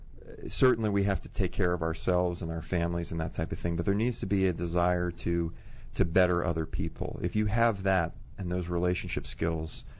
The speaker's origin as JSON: {"language": "English", "region": "Maryland", "country": "United States", "tie": "born or raised there", "also_born_or_lived": "Washington, D.C., United States", "said": "I'm originally from D.C. I was born in D.C. and grew up in Maryland."}